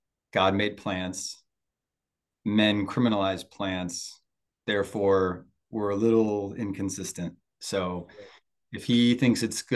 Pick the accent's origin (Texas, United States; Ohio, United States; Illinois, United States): Ohio, United States; I'm going to say, "What? I'm from Ohio. What are you doing here?